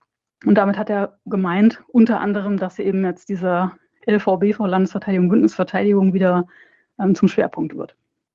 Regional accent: West Germany, Germany; Ne, also ich bin 1983 geboren, da gab es die DDR noch. Und da hört man schon, ich komme aus Westdeutschland

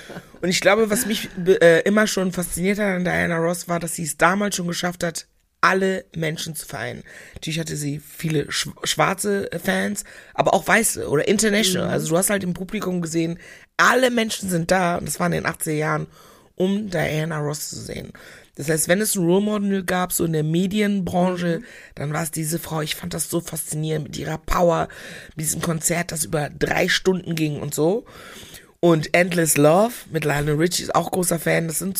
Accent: Meckenheim, North Rhine-Westphalia, Germany; Meine Erinnerung beginnt tatsächlich in Meckenheim bei Bonn, da wo ich groß geworden bin.

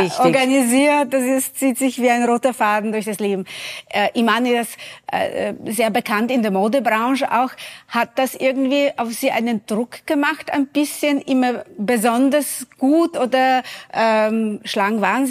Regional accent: Poland; Ich darf sagen, ich bin Polin.

